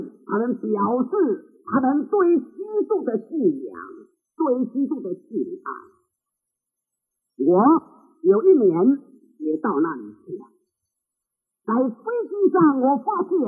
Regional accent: China; 还有我一个中国人

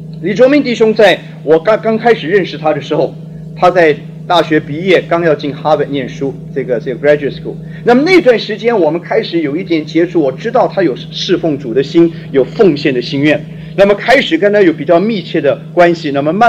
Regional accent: China; 我们中国人大概受中国宗教的这个传统的影响

